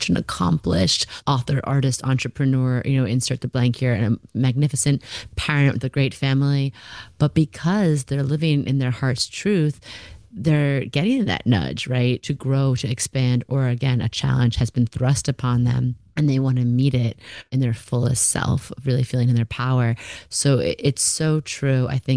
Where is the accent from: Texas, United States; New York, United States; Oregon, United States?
New York, United States; Generally, I'm a New York girl. For now, at the time of this recording, I'm in Montauk, which is where my family's from, eastern end of Long Island, but full-time residence in good old Manhattan.